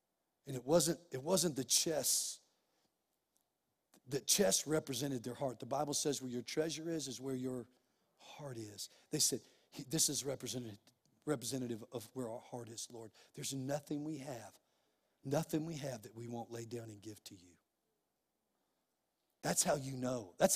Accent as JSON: {"language": "English", "town": "Clovis", "region": "New Mexico", "country": "United States", "tie": "born or raised there", "said": "even Julie's hometown of Tulsa, my hometown of Clovis is one of the best places we ever lived"}